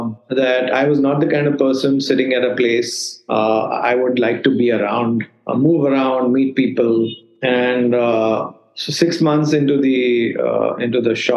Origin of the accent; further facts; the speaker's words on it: Pune, Maharashtra, India; also born or lived in Mumbai; Started my schooling in Pune. I was born in Bombay. Mm-hmm. And so I studied at the Bishop School here in Pune.